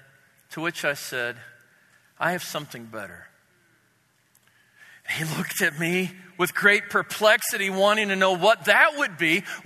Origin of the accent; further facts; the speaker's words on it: Canada; He looked at me and he said, "You're an American," to which I wanted to say, "I'm Canadian."